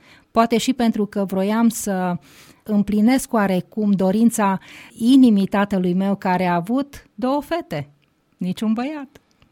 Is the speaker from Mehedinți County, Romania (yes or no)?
no; Timișoara, Timiș County, Romania; born there; M-am născut în Timișoara cu aproape 50 de ani în urmă.